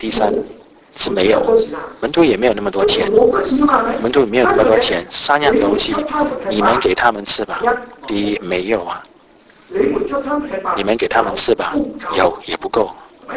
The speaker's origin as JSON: {"language": "Chinese", "country": "Malaysia", "tie": "born or raised there", "also_born_or_lived": "Hong Kong", "said": "我在马来西亚出生长大，去了香港念神学"}